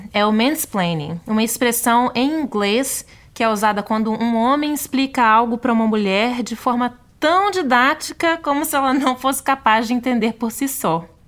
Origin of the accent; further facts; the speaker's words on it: Brazil; eu preciso me livrar do meu sotaque. Porque se eu me livrar do meu sotaque, eu não preciso nem revelar que eu sou brasileira.